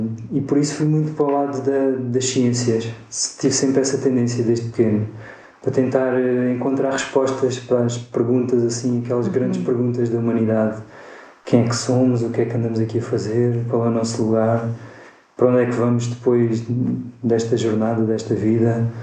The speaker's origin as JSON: {"language": "Portuguese", "town": "Évora", "region": "Alentejo", "country": "Portugal", "tie": "born or raised there", "moved": "as an adult", "said": "Então eu nasci em Évora, sou alentejano, vivi lá até aos 18 anos"}